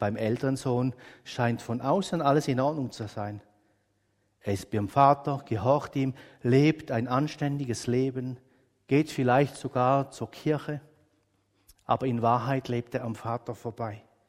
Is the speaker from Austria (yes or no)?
no; Switzerland; Das sehen wir als Schweizer doch gern